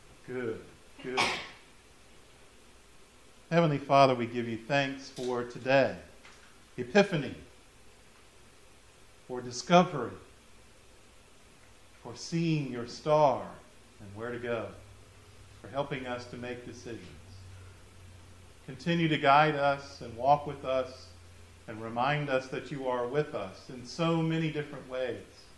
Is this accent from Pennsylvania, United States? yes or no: no; Florida, United States; I was raised in South Florida